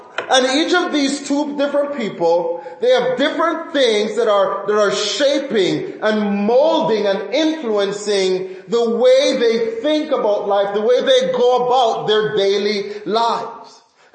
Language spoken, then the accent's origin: English; Jamaica; now in Syracuse, United States; For example, living in Jamaica, growing up in Jamaica, we have a particular culture.